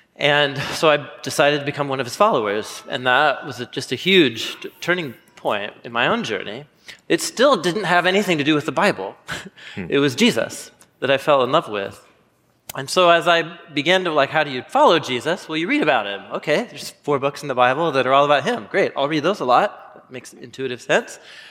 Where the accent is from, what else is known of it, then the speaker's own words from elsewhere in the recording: Portland, Oregon, United States; I grew up in Portland, Oregon.